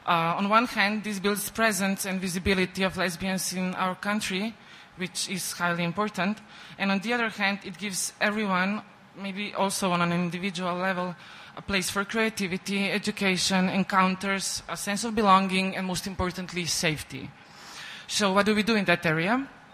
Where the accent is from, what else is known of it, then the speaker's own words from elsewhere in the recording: Ljubljana, Central Slovenia, Slovenia; English is a second language; I come from Ljubljana, Slovenia